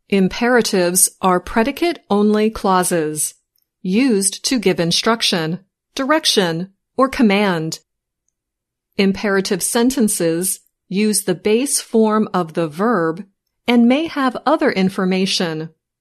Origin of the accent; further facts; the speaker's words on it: West Virginia, United States; And we're both from West Virgini